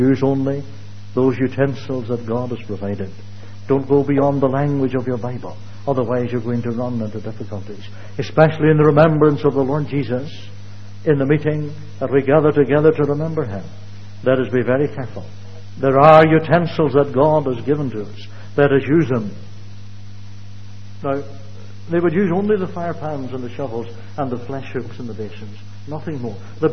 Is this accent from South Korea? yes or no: no; Ireland; Excuse me for being Irish in the way I present things.